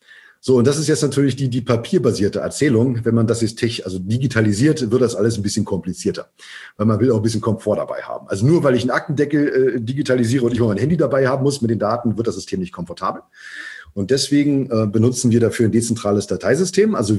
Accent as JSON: {"language": "German", "country": "Germany", "tie": "born or raised there", "said": "ich bin in der BRD geboren und groß geworden."}